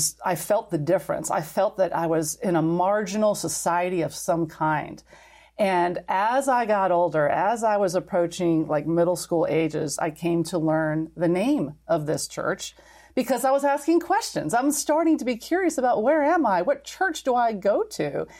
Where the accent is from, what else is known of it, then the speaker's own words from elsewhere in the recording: New York City, New York, United States; Well, I grew up in New York City, very small family, just my brother and myself and my parents.